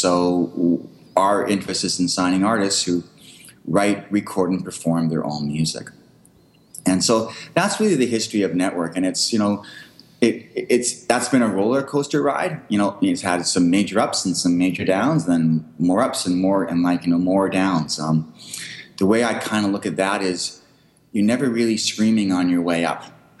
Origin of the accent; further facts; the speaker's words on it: Richmond, British Columbia, Canada; also born or lived in Vancouver; I was born in Vancouver, raised out in Richmond, went to UBC.